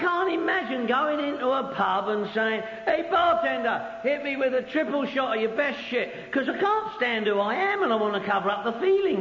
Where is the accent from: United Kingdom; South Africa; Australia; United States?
United Kingdom; London; when I was a young dude at home living in my mum's house in Northwest London. I'm from Northwest London, by the way.